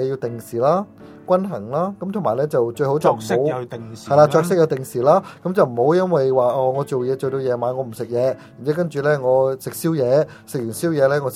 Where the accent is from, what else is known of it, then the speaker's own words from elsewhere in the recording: United States; 咁好多时候我哋美国人叫做即系嗰啲叫做sofa 嘅薯仔